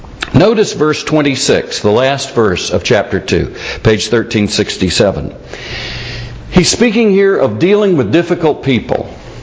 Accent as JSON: {"language": "English", "town": "Myrtle Beach", "region": "South Carolina", "country": "United States", "tie": "born or raised there", "also_born_or_lived": "Asheville, North Carolina", "said": "I learned to preach on the street corners of Asheville, North Carolina, and some in my hometown of Myrtle Beach, South Carolina."}